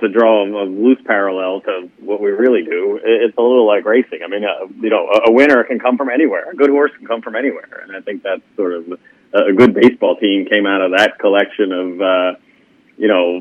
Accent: Delaware, United States; also born or lived in Pennsylvania; I mean, I live in Maryland, I grew up in Delaware, and in Pennsylvania

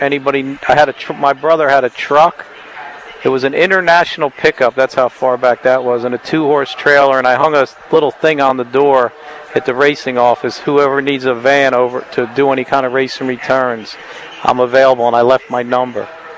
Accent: New Jersey, United States; No, I'm from North Jersey.

